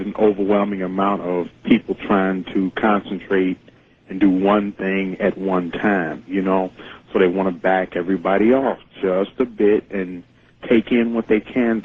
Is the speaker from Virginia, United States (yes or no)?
no; Chicago, Illinois, United States; I'm a black man here in Chicago myself, born and raised on the South Side.